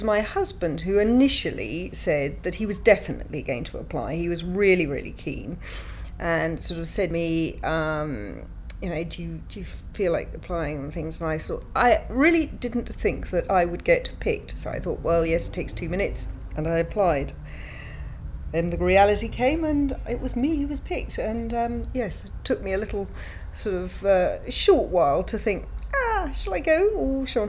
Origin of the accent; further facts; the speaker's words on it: South East England, United Kingdom; I'm 52, and I come from Hampshire.